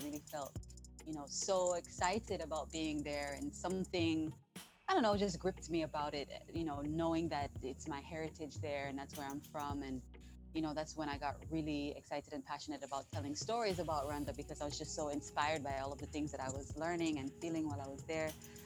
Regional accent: Jamaica; also born or lived in United States; I grew up in Jamaica and a bit in the States too. And, you know, I grew up with my Jamaican family. I didn't grow up with anyone from Rwanda, even though my dad is Rwandan.

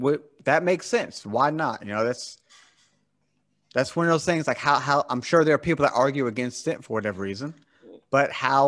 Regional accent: the South, United States; because I'm from the South, right? I live in South Carolina.

